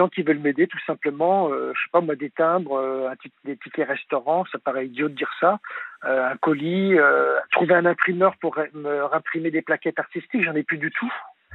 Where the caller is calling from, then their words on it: Grande-Synthe, Hauts-de-France, France; Je suis près de Dunkerque, sur Grande-Synthe, dans le nord de la France.